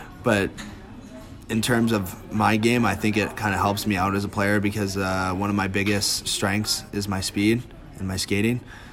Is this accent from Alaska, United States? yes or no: yes; Alaska, United States; I remember growing up in Alaska, and you know, my buddies and I, we get done with school or on the weekends